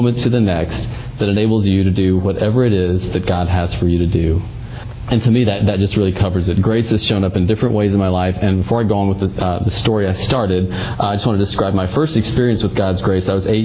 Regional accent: Texas, United States; I came back to Texas with a broken, I'm from Texas, by the way, disillusioned heart

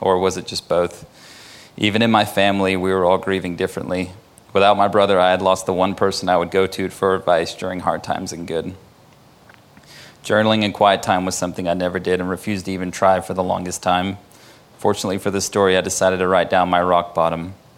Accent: United Kingdom; I'm actually British, and we don't talk about our feelings or money to anybody.

